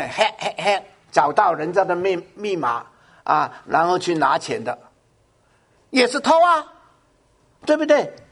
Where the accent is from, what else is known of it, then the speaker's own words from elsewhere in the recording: China; 尤其是我们中国人，我们比较用呼吸的就是两个字的词语